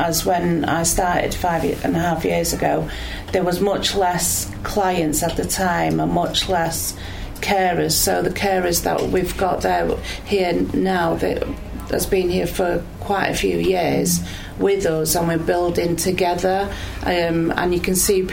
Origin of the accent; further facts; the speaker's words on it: Wales, United Kingdom; Though I'm Welsh.